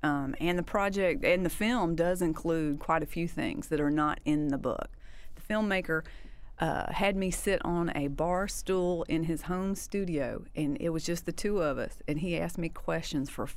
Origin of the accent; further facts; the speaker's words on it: Warner Robins, Georgia, United States; I had been back to Warner Robins, my hometown, but I had not been back to the old neighborhood.